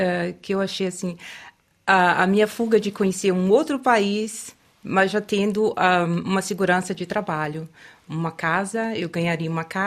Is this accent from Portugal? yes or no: no; Salvador, Bahia, Brazil; now in Germany; E eu venho de Salvador para a Alemanha e também me encontrei nesse estado de estar sozinha.